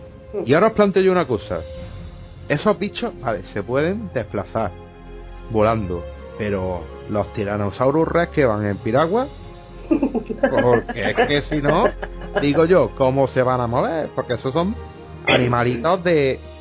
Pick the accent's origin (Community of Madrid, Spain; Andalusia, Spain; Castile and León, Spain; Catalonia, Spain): Andalusia, Spain; accent: Andalusian; No sé si mi acento andaluz me ha procurado poder decirlo correctamente.